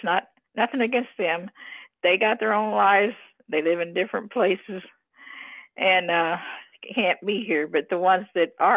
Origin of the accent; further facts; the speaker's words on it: Malden, Missouri, United States; also born or lived in Bloomfield; I was born in Bloomfield, Missouri, and I was raised in Malden, Missouri, which is a big town compared to Bloomfield.